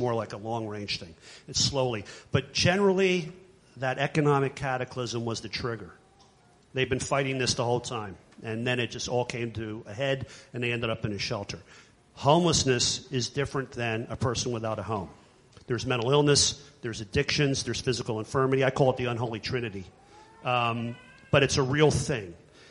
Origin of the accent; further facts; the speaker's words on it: Northeast, United States; I'm from the Northeast, and God forbid you show anybody any compassion.